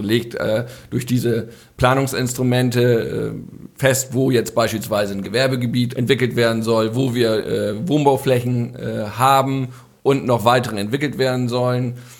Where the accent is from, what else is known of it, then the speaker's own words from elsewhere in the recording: Krempel, Lower Saxony, Germany; Ich komme aus Krempel